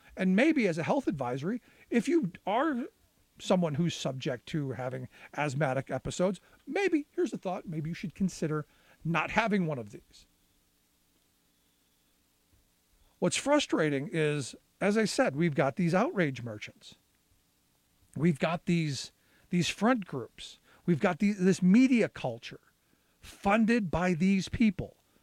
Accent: Cleveland, Ohio, United States; I grew up in Cleveland, home of the Clean Water and Air Act.

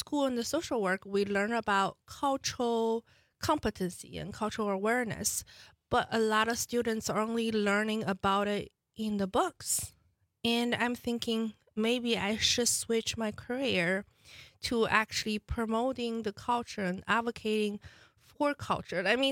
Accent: China; English is a second language; And of course, I talk about I was born and raised in China.

